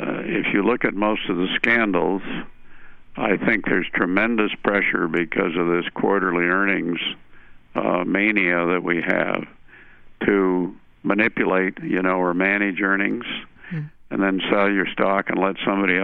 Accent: Nebraska, United States; I was brought up in Nebraska, and we used to have something called the turkey shoot, you know?

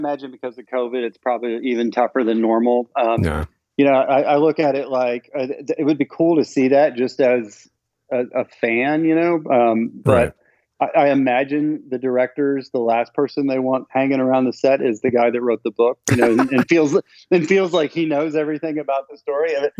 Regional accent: Memphis, Tennessee, United States; I would say maelstrom, but I'm from Memphis, Tennessee.

